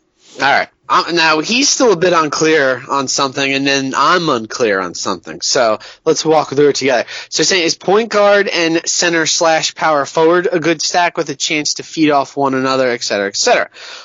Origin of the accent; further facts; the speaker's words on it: Bayonne, New Jersey, United States; They had a town meeting in my hometown of Bayonne, New Jersey.